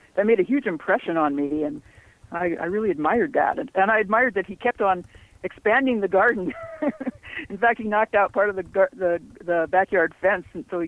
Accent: Kalispell, Montana, United States; I grew up here in Kalispell from the time I was an infant on. And I attended the University of Montana

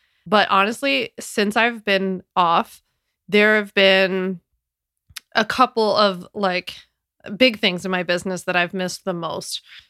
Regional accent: Philadelphia, Pennsylvania, United States; now in New York, United States; So like a full rewind is that I'm from Philly, born and raised. I just moved to New York back at the very like early fall last year.

